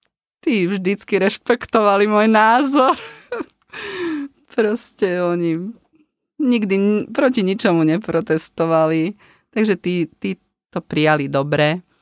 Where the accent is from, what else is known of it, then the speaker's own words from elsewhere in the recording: Nové Mesto nad Váhom, Trenčín Region, Slovakia; my sme teda od Nového mesta.